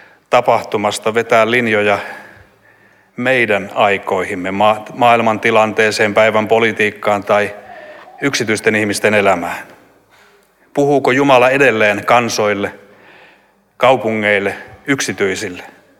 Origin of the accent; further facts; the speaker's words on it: Eastern Finland, Finland; Itä-Suomessa, josta olen kotoisin, on yksi pitäjä, Uukuniemi